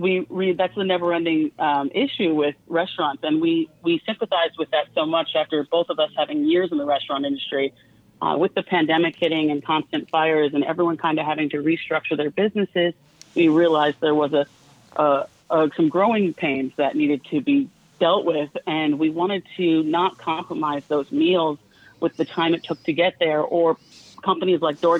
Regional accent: New York, United States; now in Sonoma, United States; I actually live in Sonoma for about 8 years now, and I'm a transplant from New York.

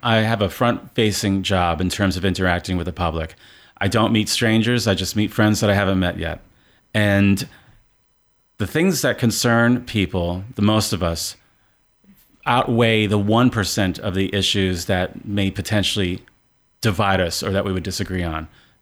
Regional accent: Manhattan, New York, United States; moved away as an adult; now in Boonville, United States; I'm born and raised in Manhattan, New York. I'm a native New Yorker.

